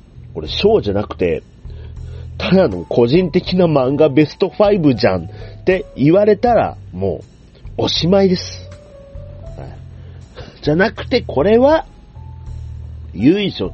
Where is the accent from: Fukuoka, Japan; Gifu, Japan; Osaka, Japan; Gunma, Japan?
Fukuoka, Japan; 九州、まあ、僕も地元福岡なので、